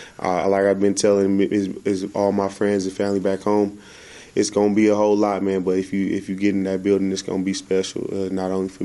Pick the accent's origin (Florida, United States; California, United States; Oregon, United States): California, United States; Oakland; For me to go home and to do my thing in front of my hometown and to be in Oakland, California